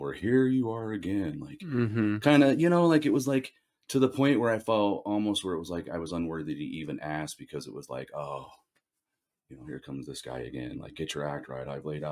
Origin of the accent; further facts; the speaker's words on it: Ephraim, Utah, United States; You know, and growing up in Ephraim where I was at, and this isn't a bad thing, it was definitely something that a lot of youth looked forward to doing.